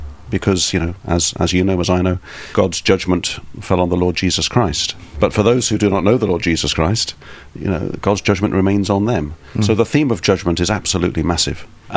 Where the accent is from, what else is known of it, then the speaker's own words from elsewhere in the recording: March, East of England, United Kingdom; now in Camberwell, United Kingdom; So originally I come from a town called March, which is in Cambridgeshire, in the Fens. The flattest and driest part of the UK is where I'm from.